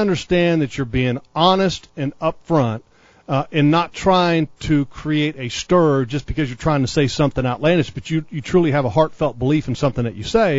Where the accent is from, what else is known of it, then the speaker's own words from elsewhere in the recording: Sterling, United States; I mean, here I am, a kid. I grew up in Sterling.